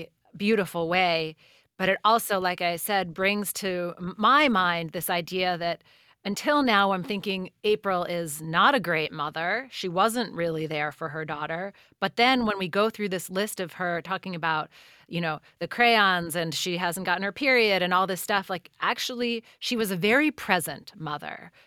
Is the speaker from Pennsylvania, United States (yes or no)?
yes; Philadelphia, Pennsylvania, United States; And as listeners know, I grew up in Philly.